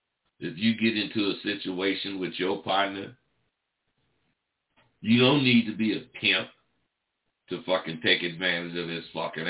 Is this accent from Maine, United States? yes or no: no; California, United States; I'm in California. I'm from California, and I done turned out.